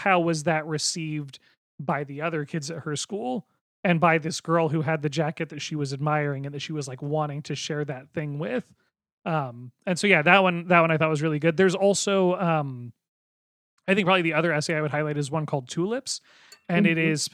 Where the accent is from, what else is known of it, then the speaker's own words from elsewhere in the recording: Pacific Northwest, United States; I grew up on Coast Salish land in the Pacific Northwest.